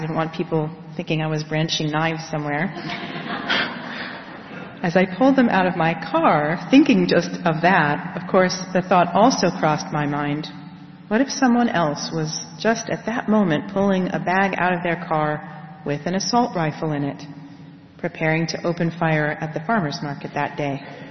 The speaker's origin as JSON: {"language": "English", "town": "Rochester", "region": "New York", "country": "United States", "tie": "born or raised there", "said": "I think also of Corpus Christi Catholic Church in Rochester, New York, my hometown"}